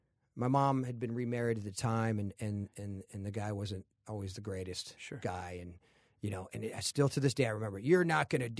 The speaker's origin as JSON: {"language": "English", "region": "Ohio", "country": "United States", "said": "I was from Ohio and right. All of a sudden, you got everybody driving Porsches and BMWs for their sweet 16s."}